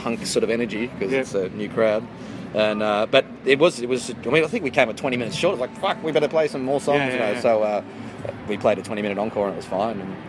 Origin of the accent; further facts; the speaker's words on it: Sydney, New South Wales, Australia; Well, I'm in Sydney. Because I'm from Sydney originally.